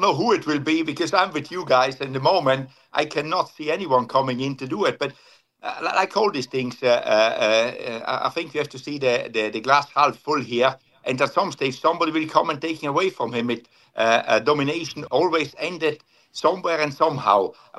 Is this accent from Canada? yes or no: no; Italy; first language Italian; English is a second language; now in United States; I grew up speaking Italian. I was born in Italy, but in the north of Italy, and we speak both languages there, German and Italian, so I grew up doing that one. And then English I learned when I was over 20 years old.